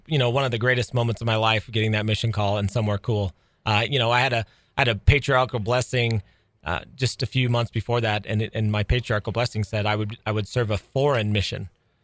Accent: Oregon, United States; also born or lived in Boise, Idaho, United States; I'm from originally from Boise, Idaho, but I grew up in Oregon.

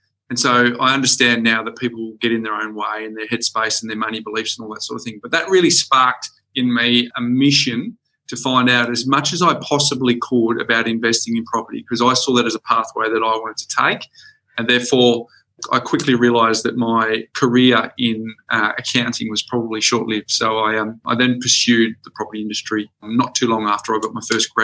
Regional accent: Perth, Western Australia, Australia; I was a degree qualified accountant from my hometown in Perth

